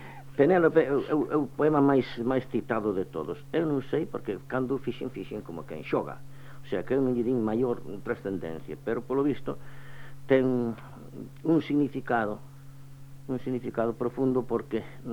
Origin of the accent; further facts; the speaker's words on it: Galicia, Spain; now in Madrid, Spain; A mí non me puideron anular nin como galego nin como escritor en verso